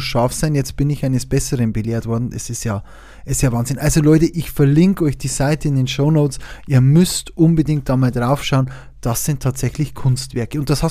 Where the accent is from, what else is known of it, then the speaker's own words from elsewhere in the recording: Bavaria, Germany; Ich bin auch Oberpfälzer.